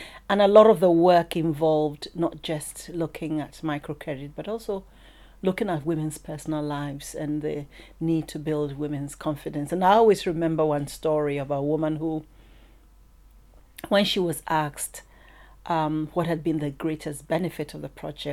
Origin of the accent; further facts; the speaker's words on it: Ghana; also born or lived in Northern Ghana; I come from Ghana. I've never experienced FGM. I'd worked in Northern Ghana